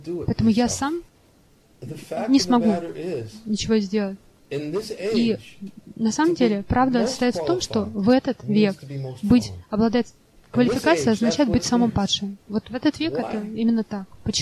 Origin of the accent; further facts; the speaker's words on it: United States; Я из Америки, там каждый очень яркий индивидуалист. И все люди очень гордые. Все большие индивидуалисты. И я вырос в такой культуре.